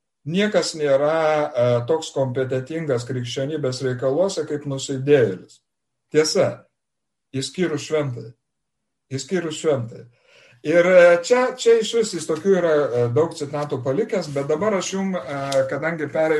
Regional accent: Samogitia, Lithuania; Aš esu iš Žemaitijos, aš iš visų, jūs lietuviai patys susitvarkykit savo santykius

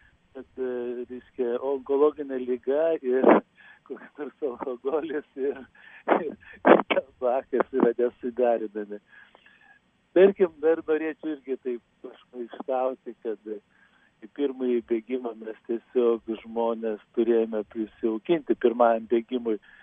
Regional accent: Klaipėda, Klaipėda County, Lithuania; teko ieškoti vietos gimtajame mieste, Klaipėdoje.

